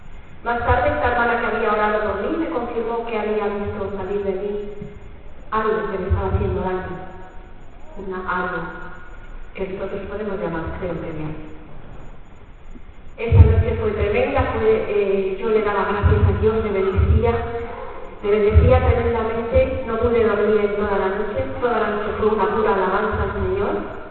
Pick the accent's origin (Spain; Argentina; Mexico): Spain; Cantabria; vengo de Cantabria.